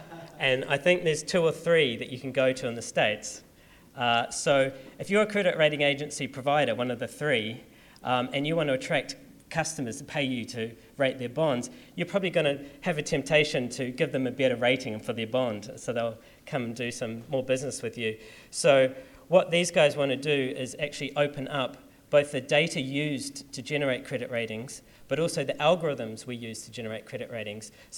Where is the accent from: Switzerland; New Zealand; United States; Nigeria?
New Zealand; I'm originally from New Zealand, so I'm quite familiar with some of the activity there.